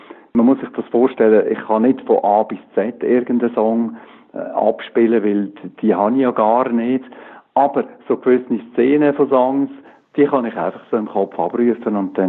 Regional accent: Switzerland; first language Swiss German; German is a second language; ich bin deutsch sprechend, auch wenn Hochdeutsch nicht jetzt 1:1 meine Muttersprache ist.

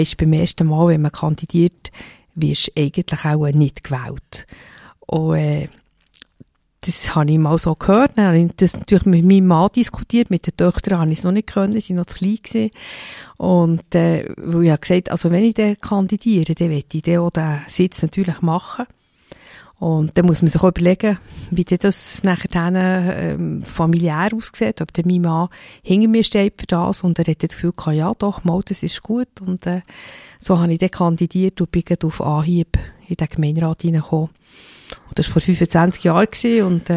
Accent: Bern, Switzerland; now in Seeland, Switzerland; Ja, ich bin ein Berner Mädchen, bin in der Stadt Bern aufgewachsen, wohne aber seit 1982 im Seeland.

